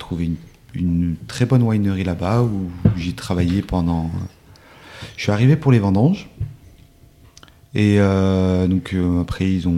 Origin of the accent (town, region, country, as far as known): France; now in Abroad